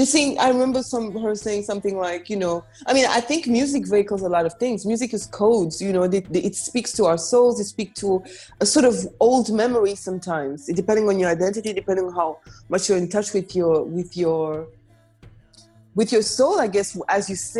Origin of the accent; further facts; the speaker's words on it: Rwanda; now in Belgium; imagine me growing up in Rwanda, like young girl hooked on … singing all the songs. I had no clue then that I would come to live in Belgium, you know?